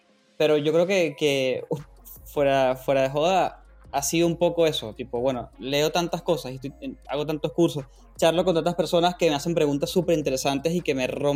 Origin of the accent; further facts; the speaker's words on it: Venezuela; now in Argentina; Recuerden que yo soy venezolano, vivo en Argentina.